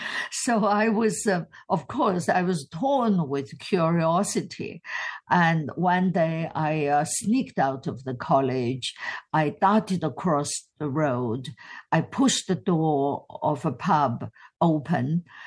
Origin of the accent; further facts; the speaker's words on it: Sichuan, China; moved away as an adult; I came from Sichuan province, a province of 90 million people.